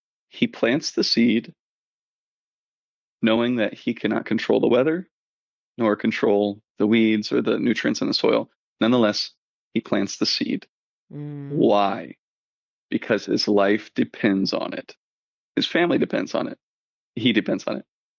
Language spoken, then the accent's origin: English; Fort Wayne, Indiana, United States; I'm from Fort Wayne, just an hour and a half south of Elkhart. I'm from a big family, the oldest of 10